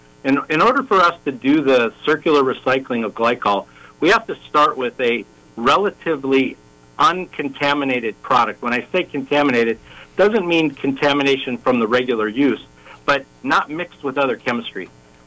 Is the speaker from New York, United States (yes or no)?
no; Alaska, United States; also born or lived in Michigan; I'm a Michigan boy. I was born and raised in Michigan, but I really grew up in Alaska. I've been here 40 years.